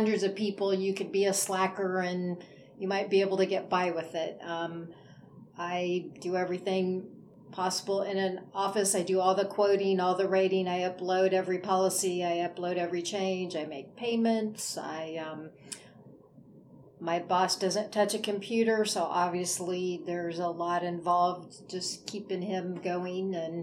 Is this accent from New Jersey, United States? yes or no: no; Forsyth, Illinois, United States; I'm 59. I grew up in Forsyth. I've been a member of Forsyth Baptist Church for ever.